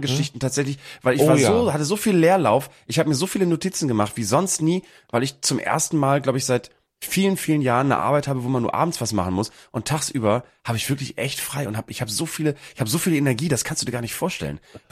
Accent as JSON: {"language": "German", "region": "Bremen", "country": "Germany", "tie": "born or raised there", "said": "wir hatten einen Off-Tag in Bremen und das ist meine Heimat."}